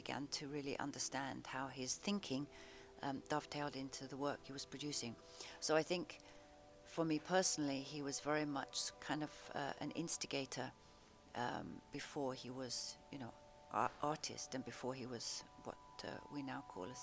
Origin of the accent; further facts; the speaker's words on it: United Kingdom; now in China; I'm a British person based in China, where I've been for 20 years now.